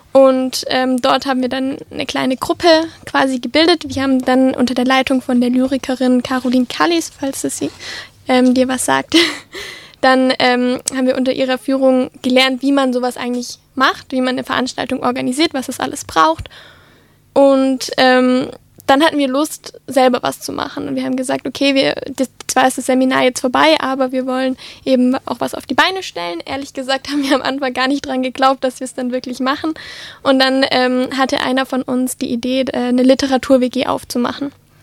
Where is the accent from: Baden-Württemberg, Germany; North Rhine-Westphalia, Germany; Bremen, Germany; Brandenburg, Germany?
Baden-Württemberg, Germany; Nufringen; Tatsächlich komme ich gar nicht hier aus Tübingen, sondern aus Nuffring.